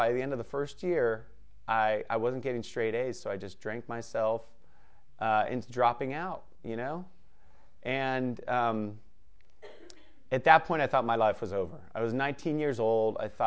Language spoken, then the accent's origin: English; Torrance, California, United States; born there; So I'll start where I was born. I was born in Torrance, California.